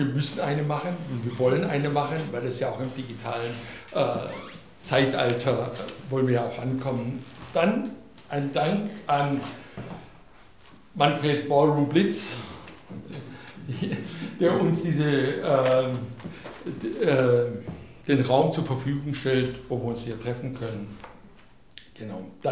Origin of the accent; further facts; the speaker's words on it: Hungary; Und ich bin Ungar und die Ungarn sind Weltmeister im Jammern.